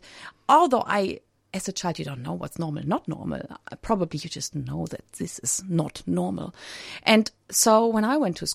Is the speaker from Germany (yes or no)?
yes; Germany; I grew up in Germany